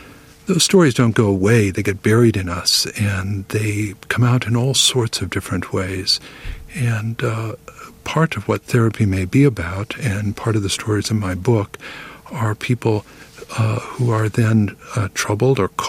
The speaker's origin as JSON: {"language": "English", "region": "Indiana", "country": "United States", "tie": "born or raised there", "said": "I grew up in Indiana."}